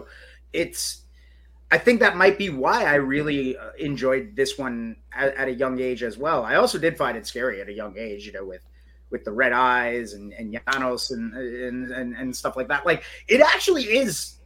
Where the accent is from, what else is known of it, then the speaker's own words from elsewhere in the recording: New York City, New York, United States; It's how I feel as a New Yorker.